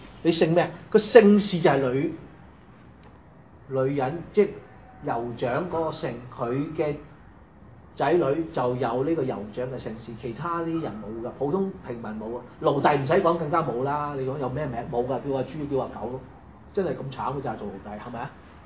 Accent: Shunde, Guangdong, China; born there; 我係順德人。喂，順德人算地方嚟噶嘛？不過我喺嗰度出世，咁啊我係順德人。我祖先喺嗰度叫順德人，咁解咯。咁我名唔係叫順德啊嘛， … 不過我順德人啊嘛。

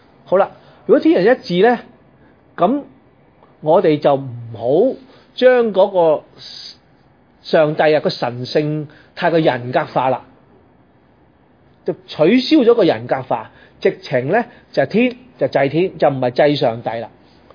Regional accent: China; 所以天對於我哋中國人嚟講咧，就已經係最神聖噶啦

